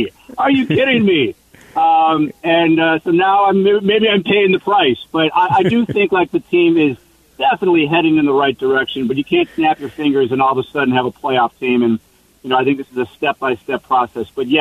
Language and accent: English; Chicago, Illinois, United States; I'm from Chicago.